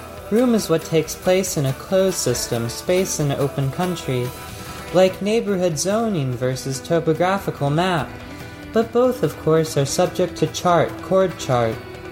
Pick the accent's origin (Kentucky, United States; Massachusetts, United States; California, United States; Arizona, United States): Kentucky, United States; Radcliff; Growing up in Radcliffe, Kentucky, population 20,000, I was not a folksy bitch and more in touch with small towns than with mountains, or with the farmer cousins I had an hour away.